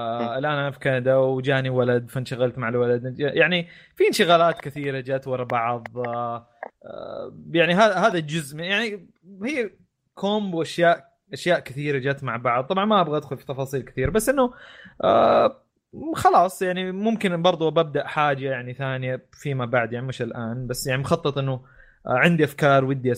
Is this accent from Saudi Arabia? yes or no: yes; Saudi Arabia; عموما كسعودي جيمر فود الواحد ينوع